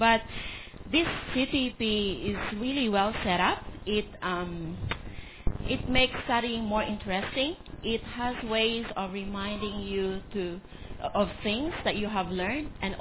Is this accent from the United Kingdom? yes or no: no; Philippines; You know, I grew up in the Philippines